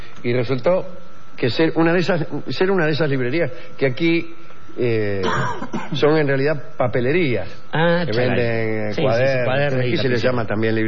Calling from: Santa Teresita, Buenos Aires Province, Argentina; soy de Santa Teresita, te escucho por tradición familiar

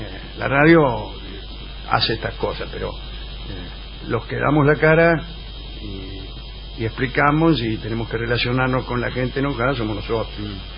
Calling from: San Martín de los Andes, Neuquén, Argentina; de San Martín de los Andes, que estuve en San Rafael el día del granizo, visitando a mi hija

